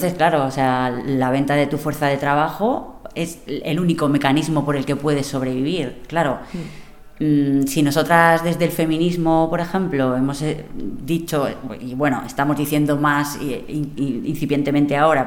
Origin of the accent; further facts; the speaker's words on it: Cuenca, Castilla-La Mancha, Spain; yo soy de Cuenca, estaba estudiando en la Universidad de Castilla-La Mancha.